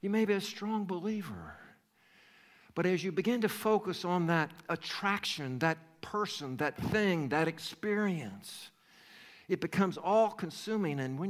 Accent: North Carolina, United States; You know, I'm from North Carolina, and in the mountains of the state I live in, and into Tennessee and some of the surrounding areas

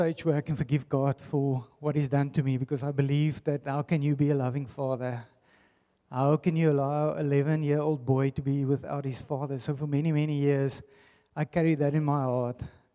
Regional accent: Pretoria, Gauteng, South Africa; I was born in Pretoria. Please don't judge me. I grew up in a typical Afrikaans church, Afrikaans community.

